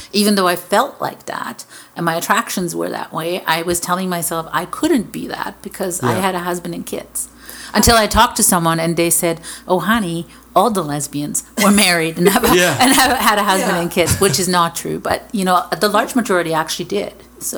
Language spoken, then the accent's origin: English; Hamilton, Ontario, Canada; But well, you're from Toronto, I'm from Hamilton.